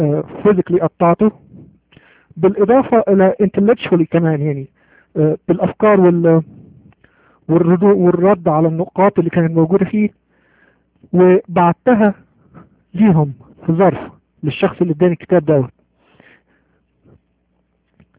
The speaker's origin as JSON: {"language": "Arabic", "country": "Egypt", "accent": "Egyptian", "said": "عارفين احنا المسار ولينا اكسنت تقيلة شوية، عرفوا ان الاكسنت بتاعتي اني مصري، مش بس عربي، لا مصري. ولو اني يسمحوا يسامحوني ما بحبش اقول عربي خالص، انا مصري."}